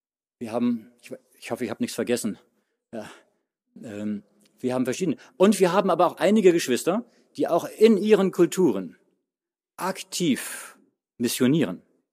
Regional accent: Hamburg, Germany; Ich bin Hamburger, ich komme aus Norddeutschland.

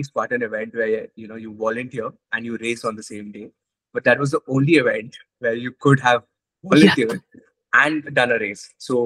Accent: India; now in Dubai, United Arab Emirates; I'm originally from India, but born in Dubai. So I've studied

